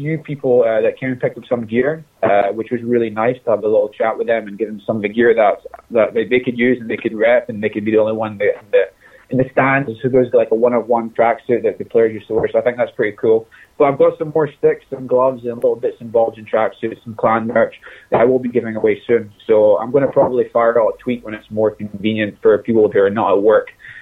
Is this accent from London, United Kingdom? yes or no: no; Scotland, United Kingdom; being a Scotsman, I definitely take a lot of pride in who I am in the Scottish culture